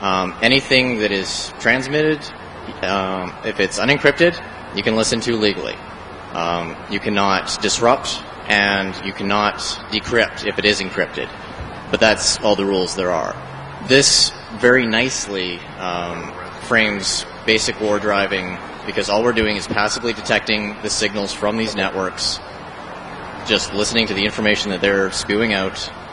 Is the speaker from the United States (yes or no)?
no; Canada; Just for clarification, I am from Canada. I am from Canada, so my knowledge is mostly around Canadian law.